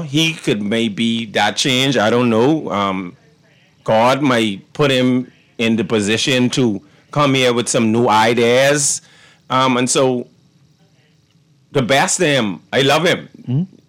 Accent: Chippenham, New Providence, Bahamas; when you have Sabas coming into Fort Charlotte, where I grew up in Chippenham.

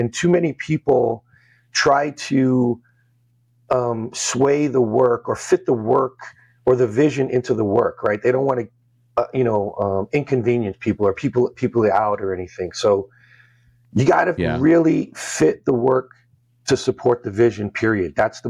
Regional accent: New York, United States; full disclosure, I'm Sicilian from New York, and we're not known for our patience.

